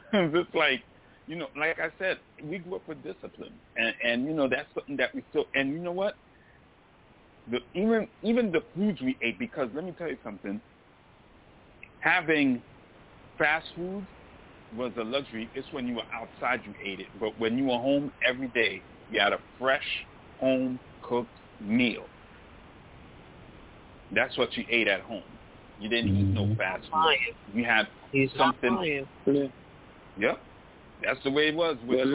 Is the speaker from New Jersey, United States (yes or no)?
no; Brooklyn, New York, United States; Now, mind you, being born and raised in Brooklyn, my sister and I were born and raised in Brooklyn